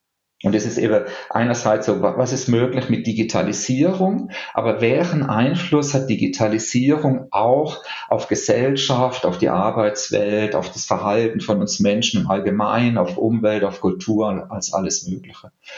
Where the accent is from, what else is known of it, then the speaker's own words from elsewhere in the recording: Baden-Württemberg, Germany; also ich bin in der Weinregion aufgewachsen. Da, wo ich aufgewachsen bin, im Markgräflerland, gibt es sehr guten, vor allen Dingen sehr guten Weißwein.